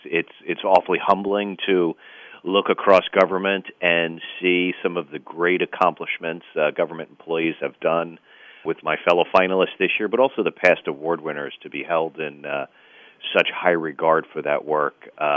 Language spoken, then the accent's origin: English; New York, United States; growing up in New York, too, you know, there will always be that vivid memories